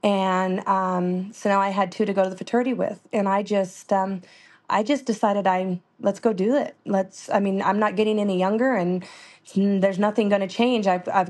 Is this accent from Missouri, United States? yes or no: no; Junction City, Oregon, United States; I was born and raised in Oregon, grew up in Junction City, and my mom and dad had a lot of horses.